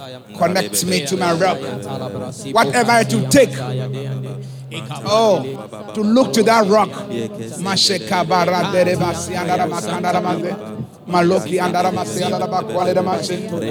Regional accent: Haiti; I'm from Haiti

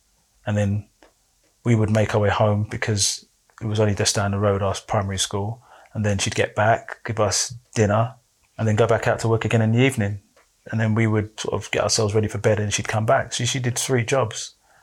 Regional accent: London, United Kingdom; also born or lived in Coventry; So I was born in Coventry, but I didn't stay up there that long. Came down to London about the age of 4, I think.

